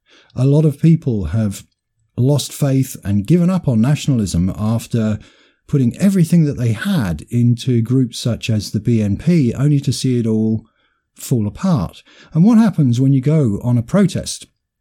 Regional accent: United Kingdom; Why is it always these drunken louts that are talking about the matters that we are concerned about as Indigenous British people?

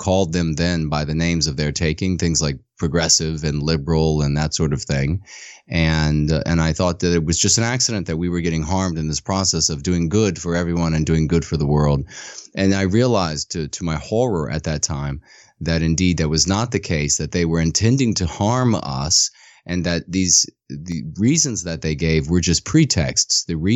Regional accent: Virginia, United States; I'm a Southerner from Virginia, very proud of being a Southerner, and family fought in the war for Southern independence.

